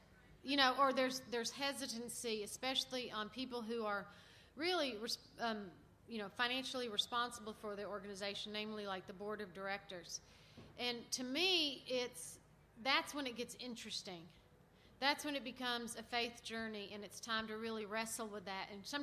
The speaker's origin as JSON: {"language": "English", "region": "the South", "country": "United States", "accent": "southern", "said": "I know it's hard to understand my southern accent."}